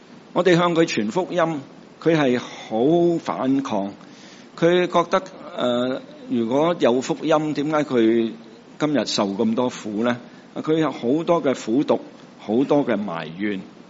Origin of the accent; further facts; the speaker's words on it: Hong Kong; 我哋食蛇嘅，我哋香港人。